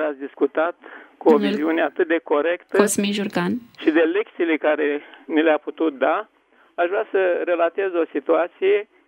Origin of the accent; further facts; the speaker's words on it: Bacău, Bacău County, Romania; Sunt din Bacău